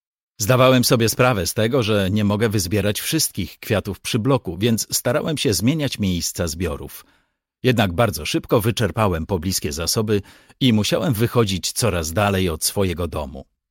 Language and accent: Polish; Sweden; Kiedy dorastałem w Szwecji, moi rodzice na różne sposoby kombinowali, żeby spiąć jakoś koniec z końcem.